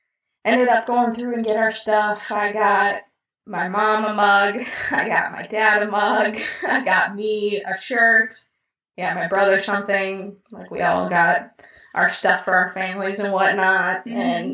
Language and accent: English; Milwaukee, Wisconsin, United States; I mean, we're from Milwaukee, so he always is a little weary of getting Harley elsewhere